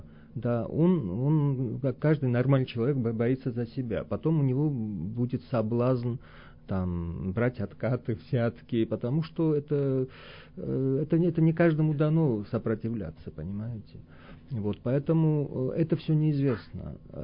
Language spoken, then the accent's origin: Russian; Georgia; к сожалению, я сам грузин